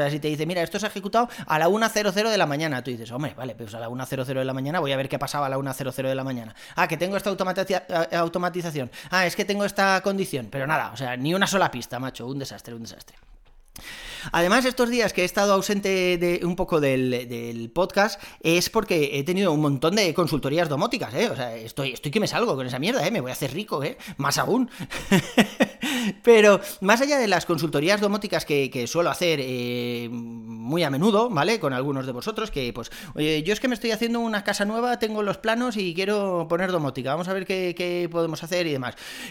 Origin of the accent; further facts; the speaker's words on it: Valencian Community, Spain; now in Madrid, Spain; ya sabéis que soy valenciano, aunque vivamos en Madrid desde hace 7 años ya